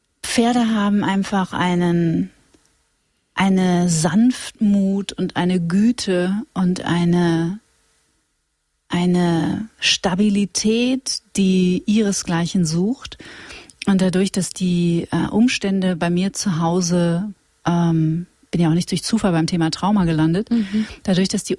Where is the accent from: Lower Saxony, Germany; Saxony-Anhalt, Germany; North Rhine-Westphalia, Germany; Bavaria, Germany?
North Rhine-Westphalia, Germany; Witten; Wir sind ja beide aus Nordrhein-Westfalen auch.